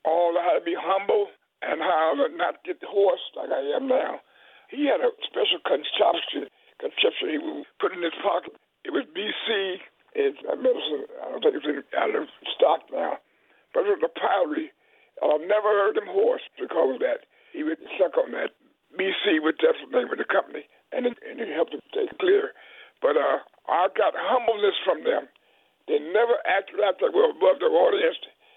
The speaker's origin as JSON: {"language": "English", "town": "Philadelphia", "region": "Pennsylvania", "country": "United States", "said": "And that's where I'm from, Philadelphia. Everyone thought I was from the South, but I didn't live in the South."}